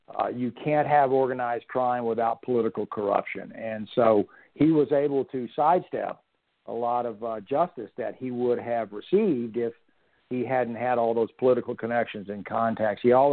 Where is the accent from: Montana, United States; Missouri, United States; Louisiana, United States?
Louisiana, United States; I grew up in Louisiana. I went to school at LSU, and I remember growing up down there and seeing visible corruption.